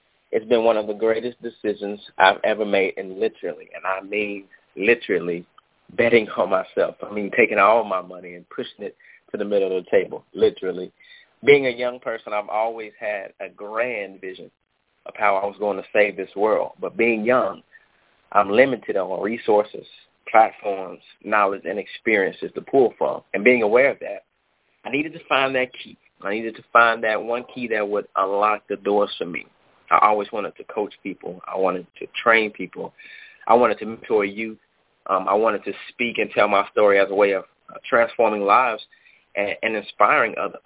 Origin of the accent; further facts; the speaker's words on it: Houston, Texas, United States; I'm from Houston, Texas